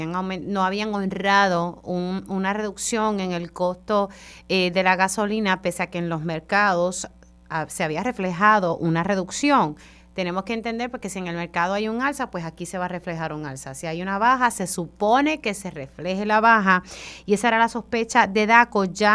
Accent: Utuado, Puerto Rico; Pues sí, soy una jibarita de Utuado y a veces utilizamos esos términos.

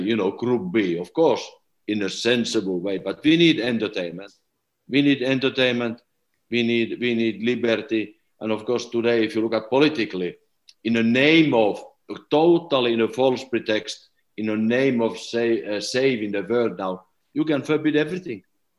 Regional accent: Tupovaara, North Karelia, Finland; born there; English is a second language; what about if I was born in Timbuktu instead of born in Tupovaara?

